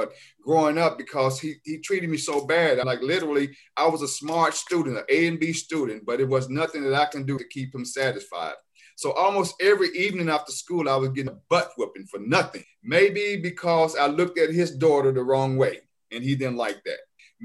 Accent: Memphis, Tennessee, United States; First and foremost, I am a Memphis native. I was born in Memphis, Tennessee, in Shelby County.

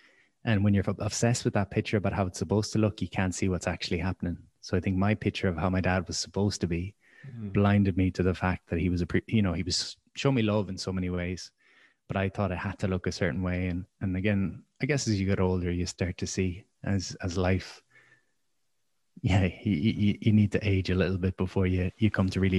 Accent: Limerick, Munster, Ireland; I grew up in Limerick and I was bullied as a kid.

